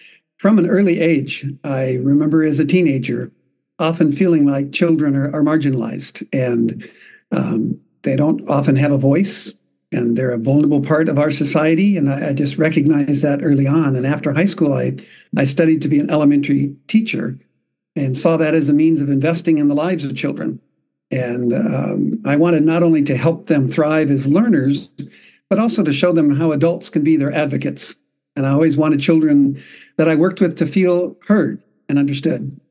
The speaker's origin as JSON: {"language": "English", "town": "Manila", "region": "Metro Manila", "country": "Philippines", "tie": "born there", "said": "I was born in Manila, Philippines, to missionary parents there who stayed and ministered at an MK school for 60 years. Then I myself, with my wife, served as a missionary in Japan for 14 years"}